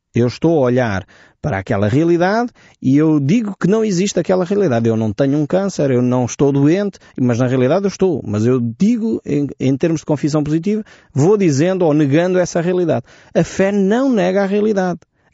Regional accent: Portugal; menos fadistas, como nós somos como portugueses, menos fatalistas.

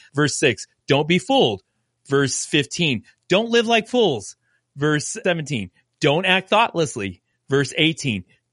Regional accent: United States; Like, as an American, greed is all around us.

